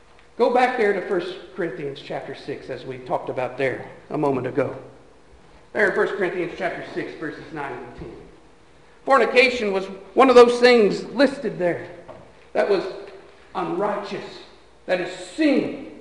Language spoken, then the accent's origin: English; Greencastle, United States; I remember when I was a young child growing up in Greencastle